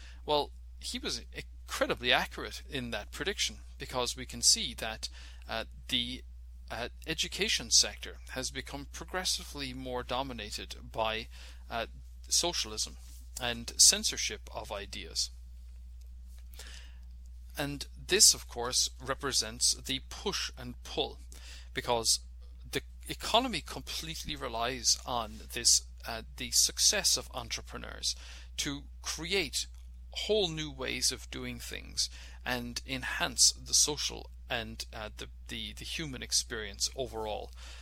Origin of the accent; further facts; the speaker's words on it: Ireland; growing up in Ireland, there was talk about the butter mountains and the wine lakes